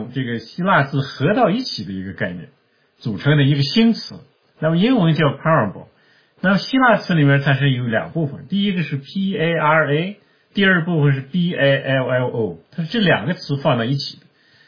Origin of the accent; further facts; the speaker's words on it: China; 那这个台湾人把它叫喻体，我们大陆人叫本体